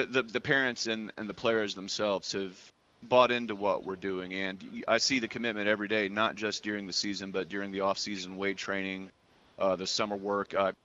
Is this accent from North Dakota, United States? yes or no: no; Tampa, Florida, United States; Well, I drove up here. I'm from Tampa, Florida, and I drove up here, I guess, early last May